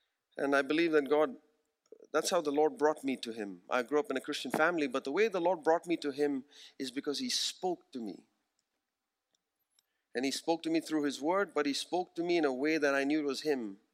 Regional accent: India; I grew up in India. I grew up with gods all over the place.

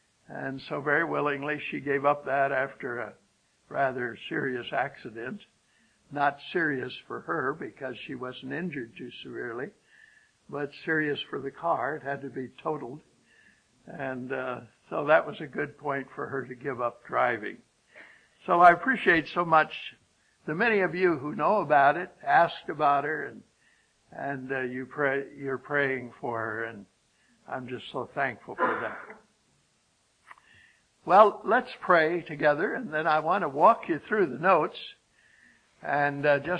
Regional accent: Sun City, Arizona, United States; I mentioned to you that I was from Sun City, Arizona. That's one of those retirement communities.

